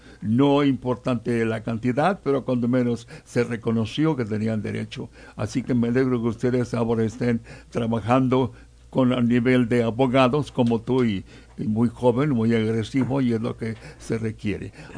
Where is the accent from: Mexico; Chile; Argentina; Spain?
Mexico; now in Pomona, United States; yo llegué de México en 1955 a la ciudad de Pomona